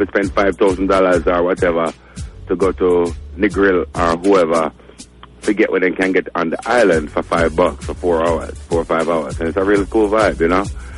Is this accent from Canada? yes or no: yes; Canada; Amazing show, Canadian artist. I mean, and as a Canadian, I said, good reggae artists who live in Canada.